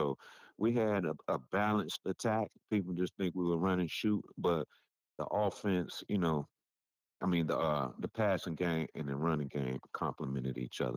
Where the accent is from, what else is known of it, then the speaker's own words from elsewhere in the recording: Chicago, Illinois, United States; also born or lived in New York; now in Wyoming, United States; people always try to laugh at me to know that I'm from Chicago, know that I lived in New York.